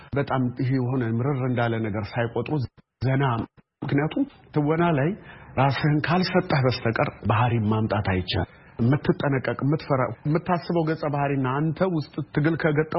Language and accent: Amharic; Harar, Harari Region, Ethiopia; እንግዲህ እኔ ተወልጄ ያደኩት ሀረር ነው።